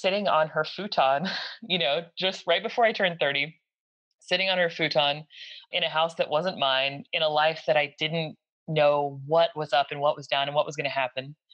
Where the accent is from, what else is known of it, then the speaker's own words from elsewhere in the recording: United States; now in United Kingdom; since we were living in the UK at the time, I'm American, he was Chinese, we were living in the UK.